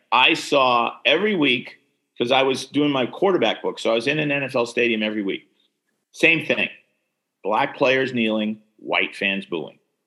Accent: New York, United States; And I grew up in New York, as you know.

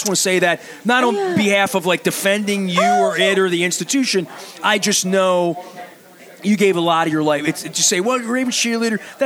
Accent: Dundalk, Maryland, United States; we grew up poor in Dundalk

